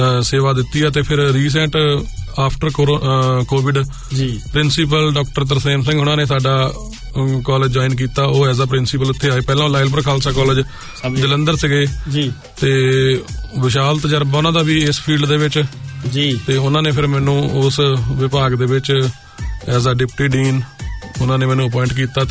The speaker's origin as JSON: {"language": "Punjabi", "town": "Wajidpur", "region": "Punjab", "country": "India", "tie": "born or raised there", "moved": "yes", "lives_now": "New Zealand", "said": "ਮੇਰੇ ਪਿੰਡ ਵੱਲੋਂ ਅੱਧਾ ਵਜੀਦ ਨਿਊਜ਼ੀਲੈਂਡ ਦੇ ਵਿੱਚ ਬੈਠਾ ਆ।"}